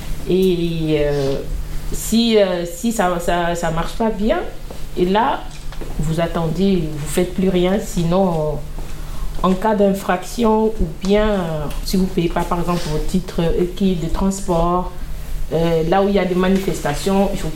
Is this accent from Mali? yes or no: yes; Mali; Le Mali. Je suis malienne. Je suis de nationalité malienne.